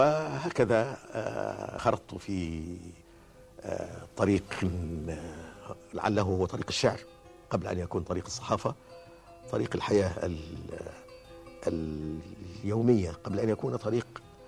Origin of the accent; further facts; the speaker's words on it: Alexandria, Alexandria Governorate, Egypt; also born or lived in Sudan; لقد نشأت وترعرعت وعشت في مدينة الإسكندرية، هذه أيضا إحدى الحقائق الثابتة في حياتي. تعلمت وتثقفت وعملت في الصحافة المصرية